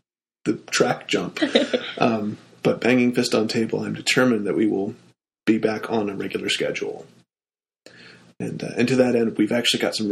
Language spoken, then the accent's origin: English; the South, United States; Did my black-eyed peas, because I'm from the South, Missy.